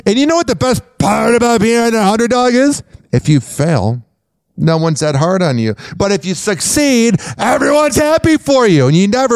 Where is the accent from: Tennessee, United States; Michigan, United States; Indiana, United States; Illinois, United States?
Illinois, United States; Chicago; Oh, I'm from Chicago. Maybe I'm loud too. Maybe somebody asked me if maybe I don't like New Yorkers because I'm from Chicago.